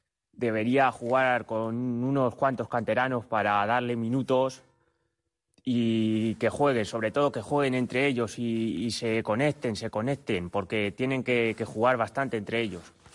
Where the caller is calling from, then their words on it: La Guardia, Spain; soy de La Guardia